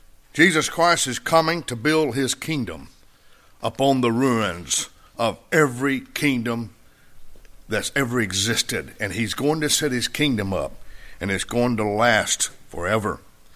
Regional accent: Mississippi, United States; I come from that area over near Tupelo, and I come from

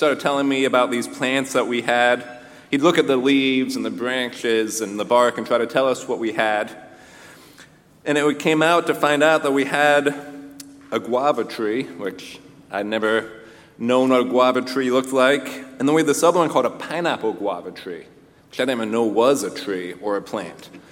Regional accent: Ohio, United States; You know, I grew up in Ohio, so I know oak trees.

